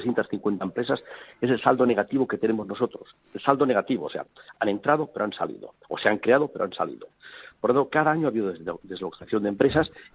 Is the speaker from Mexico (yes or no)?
no; Catalonia, Spain; En estos momentos, como catalanes, lamentamos